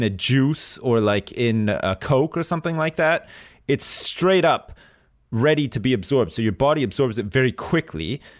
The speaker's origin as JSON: {"language": "English", "country": "Canada", "tie": "born or raised there", "said": "not where I grew up in Canada."}